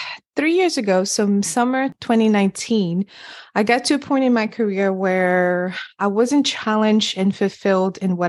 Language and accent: English; Senegal; first language French; English is a second language; the only person that had an accent, you know, originally from Senegal. My first language is French.